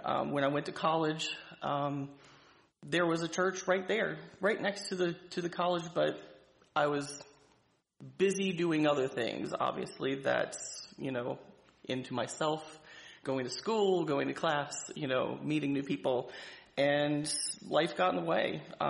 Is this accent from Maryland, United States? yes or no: yes; Chestertown, Maryland, United States; And I said, well, I grew up in Chestertown.